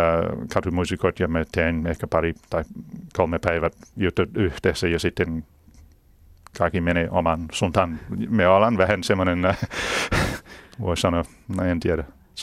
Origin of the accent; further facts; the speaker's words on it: Auckland, New Zealand; Finnish is a second language; now in Finland; Mä kasvoin Aucklandissa ja kyllä olen matkustanut paljon ja löysin suomea lopuksi.